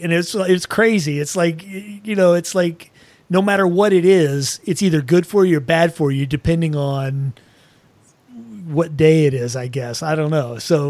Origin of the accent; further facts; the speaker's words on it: Hawaii, United States; born there; Well, I was born in Hawaii